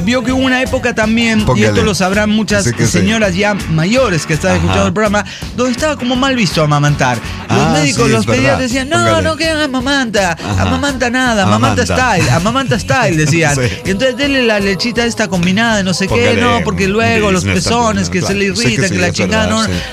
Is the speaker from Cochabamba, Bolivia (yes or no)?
no; Tarija, Bolivia; soy cojudo de Tarija